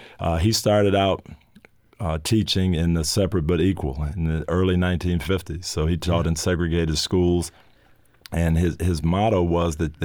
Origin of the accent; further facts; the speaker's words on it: Michigan, United States; As a matter of fact, I grew up in Michigan, and I was recruited by your favorite school, USC.